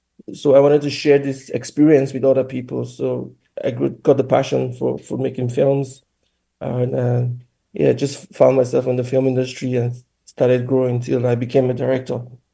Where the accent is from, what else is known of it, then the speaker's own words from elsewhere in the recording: Nigeria; now in Canada; I'm from Nigeria, originally from Nigeria, but I live in Canada.